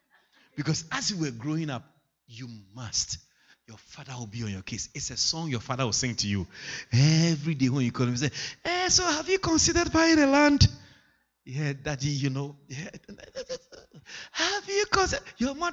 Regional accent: Ghana; born there; moved away; As a Ghanaian born in Ghana, migrated to Europe, your whole vision is to build a house in Ghana.

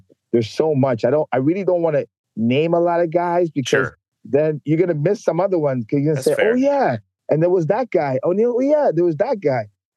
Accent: Toronto, Ontario, Canada; So I grew up in Jane and Finch.

